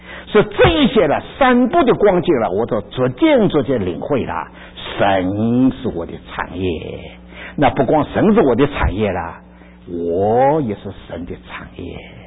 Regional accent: Ningbo, Zhejiang, China; 我们宁波人呢，爱吃一种啊螃蟹啦，

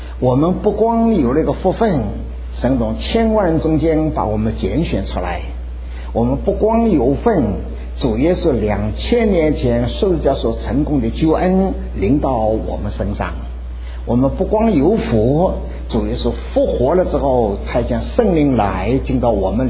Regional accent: China; 我们中国人个子不太大

